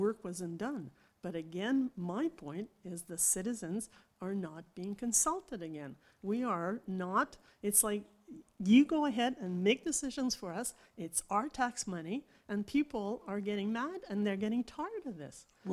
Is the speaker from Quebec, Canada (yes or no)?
yes; Pointe-Claire, Quebec, Canada; from Pointe Claire. Many of you know me by now.